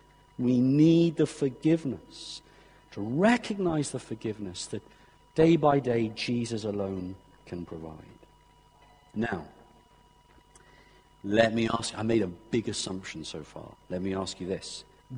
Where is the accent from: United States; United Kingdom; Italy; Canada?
United Kingdom; Abergavenny, Wales; growing up in King Henry VIII School, Abergavenny, bog standard comprehensive school